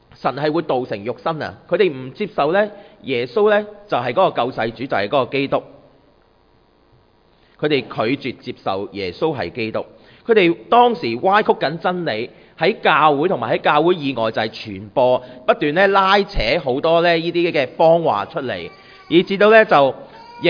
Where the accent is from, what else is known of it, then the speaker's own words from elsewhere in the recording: Hong Kong; 我哋嘅故乡，我哋嘅香港